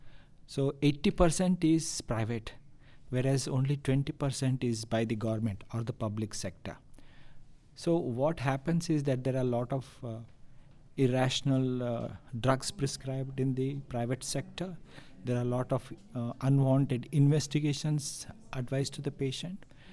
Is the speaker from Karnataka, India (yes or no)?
yes; Karnataka, India; English is a second language; I'm from India. I'm a medical doctor. And I'm from one of the southern states in India by name Karnataka.